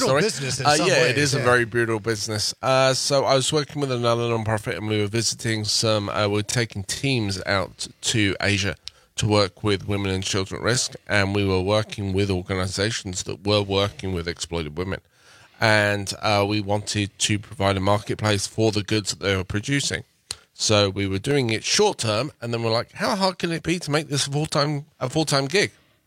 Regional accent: England, United Kingdom; Because I'm from England.

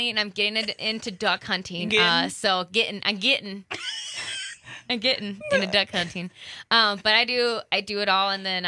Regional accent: Mississippi, United States; moved away; So I am a Wisconsin transplant. I'm from Nashville, Mississippi. It comes from my roots.

